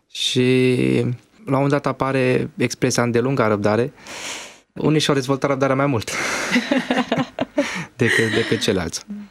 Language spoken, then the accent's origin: Romanian; Transylvania, Romania; mă ajută și zona din care vin. Sunt ardelean.